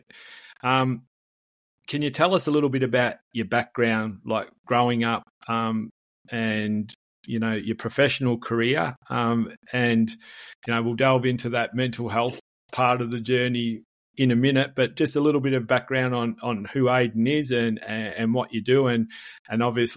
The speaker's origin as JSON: {"language": "English", "town": "Melbourne", "region": "Victoria", "country": "Australia", "tie": "born or raised there", "said": "I grew up in Melbourne, and before we moved to the country, so we never moved to the country till I was 15, and grew up in Melbourne at near outer suburbs around Ferntree Gully"}